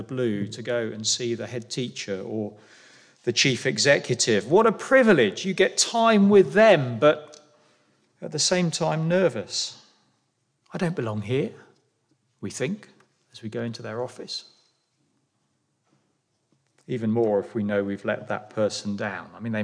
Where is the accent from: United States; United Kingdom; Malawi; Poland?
United Kingdom; England; We're English, many of us, anyway.